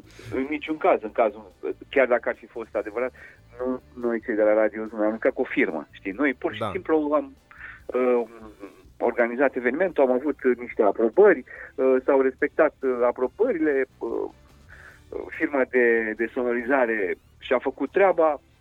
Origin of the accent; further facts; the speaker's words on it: Iași, Iași County, Romania; eu am plecat din Iași, dar inima mi-a rămas acolo.